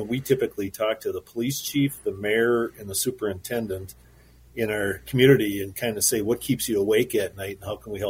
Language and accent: English; St. Cloud, Minnesota, United States; I live over in Cold Spring. I was born and raised in St. Cloud